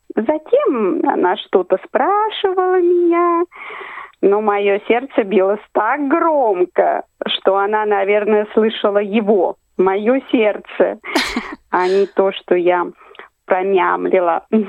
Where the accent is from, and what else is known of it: Ivanovo Oblast, Russia; moved away; also born or lived in Moscow / Italy